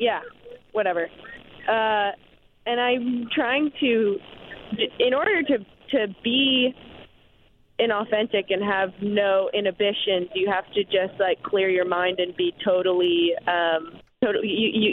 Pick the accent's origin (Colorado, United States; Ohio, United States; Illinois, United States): Illinois, United States; Evanston; now in Los Angeles, United States; I went to St. A's, and it was great. I love Evanston. It's my hometown.